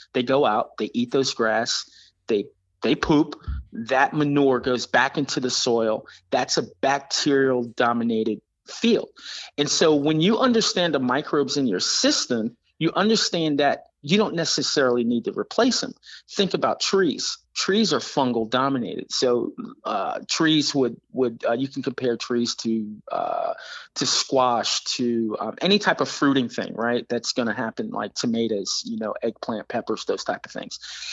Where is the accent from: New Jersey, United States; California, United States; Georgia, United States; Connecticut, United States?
New Jersey, United States; Jersey City; You know, I grew up in Jersey City, New Jersey, and right across from Liberty State Park. You know, that was my childhood.